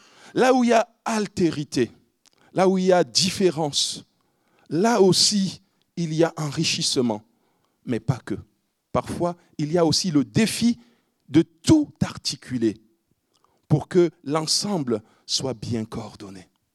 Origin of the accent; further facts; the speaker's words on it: Cameroon; now in France; En ce qui me concerne, je suis originaire du Cameroun et je vis en France depuis 22 ans.